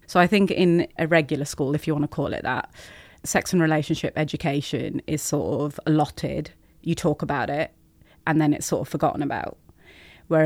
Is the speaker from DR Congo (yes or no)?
no; Birmingham, West Midlands, United Kingdom; Yeah, so I grew up in Birmingham and we had cousins who lived in Alum Rock.